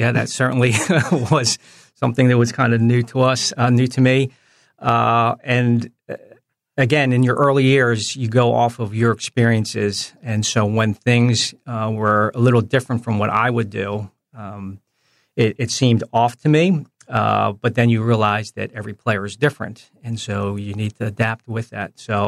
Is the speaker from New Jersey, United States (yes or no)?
yes; New Jersey, United States; So fortunate, just growing up in the New Jersey, Philadelphia, New York area